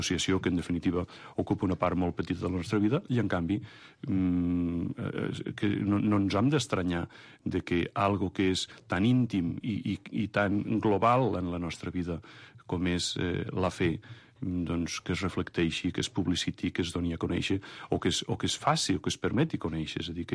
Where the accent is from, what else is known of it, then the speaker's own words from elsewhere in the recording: Lleida, Catalonia, Spain; a Lleida, jo soc de Lleida i he viscut, pues, fins a acabar la carrera.